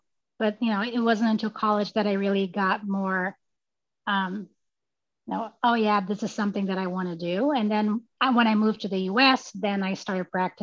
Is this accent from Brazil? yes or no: yes; Brazil; moved away; I am originally from Brazil, but I've been here, you know, I think 26 years, maybe longer at this point, I've lost count.